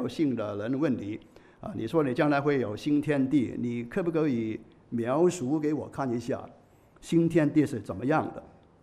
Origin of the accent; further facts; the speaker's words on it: Hong Kong; 那我们香港人都比较高寿了